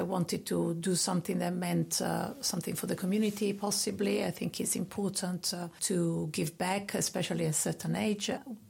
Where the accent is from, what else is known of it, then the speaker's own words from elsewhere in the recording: Rome, Lazio, Italy; English is a second language; moved away as an adult; now in Southend, United Kingdom; a 51 years old woman living in Southend. I have been here since 1998. But originally come from Italy, from Rome. I was raised and raised in Rome, studied there.